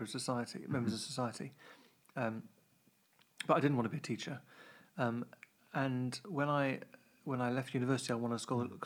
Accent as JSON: {"language": "English", "region": "South East England", "country": "United Kingdom", "tie": "born or raised there", "said": "I grew up in Kent, actually."}